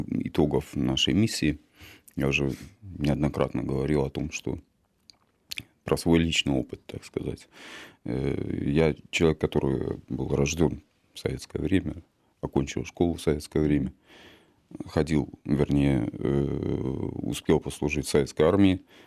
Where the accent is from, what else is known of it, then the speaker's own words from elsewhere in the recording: Belarus; И у себя на родине, допустим, в Беларуси.